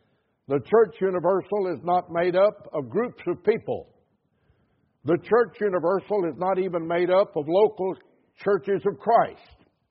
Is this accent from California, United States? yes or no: no; Rosenberg, Texas, United States; born there; I was born in Rosenberg, Texas